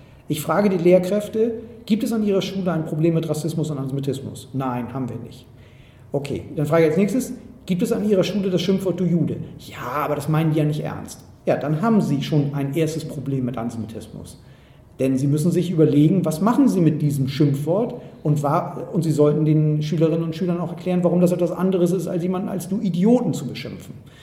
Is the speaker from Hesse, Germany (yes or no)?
no; Hamburg, Germany; Es hat in Hamburg, wo ich herkomme, einen Brandanschlag mit 2 Todesopfern 1980 gegeben.